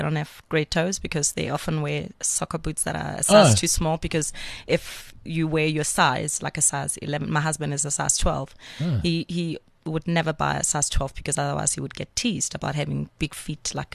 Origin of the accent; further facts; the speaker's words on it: Soweto, Gauteng, South Africa; I'm from Pimville, Soweto